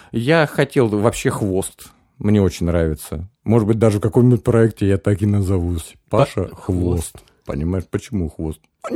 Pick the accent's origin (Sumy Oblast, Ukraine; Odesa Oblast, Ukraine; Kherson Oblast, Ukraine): Sumy Oblast, Ukraine; Romny; also born or lived in Makhachkala / Pavlodar / Akhtyrka; Потом Украина, Павлодар, Ахтырка, город Рамны. Город Рамны я там 8 лет прожил. Вот именно школьные вот эти вот, самая юность, ну, самый сок. Поэтому Рамны для меня вот такой вот, как можно сказать, родной город.